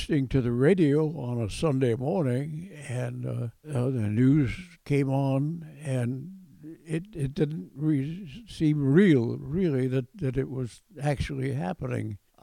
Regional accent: Vermont, United States; We got down to 42 below zero one time there that I remember, and that's pretty chilly.

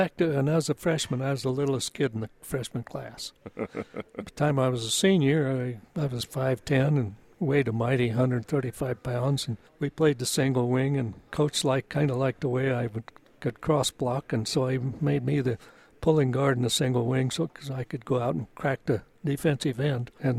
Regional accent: Holyoke, Massachusetts, United States; born or raised there

